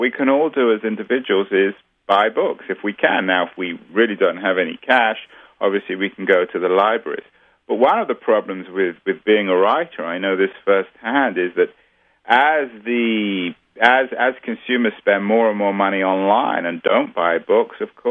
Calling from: California, United States; I'm calling from California, which I would guess is in a much worse state in terms of libraries than Wisconsin.

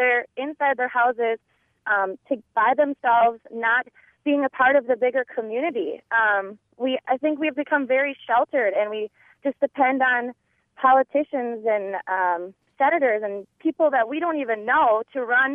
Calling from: Winona, Minnesota, United States; And I'm in Winona, but I get the Cooley Region news

